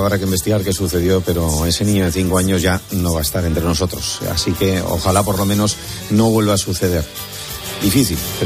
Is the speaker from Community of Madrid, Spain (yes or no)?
no; Bilbao, Basque Country, Spain; una abandonada discoteca de mi tierra, en Bilbao